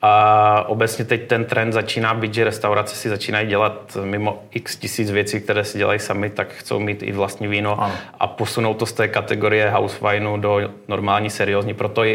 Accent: Moravia, Czechia; Tak my máme vlastně jako Moraváci trošku štěstí

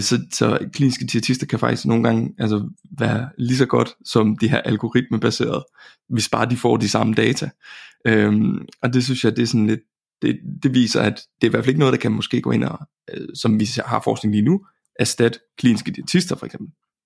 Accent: Jutland, Denmark; Så jeg er jo jyde, og vi kan godt lide gode tilbud

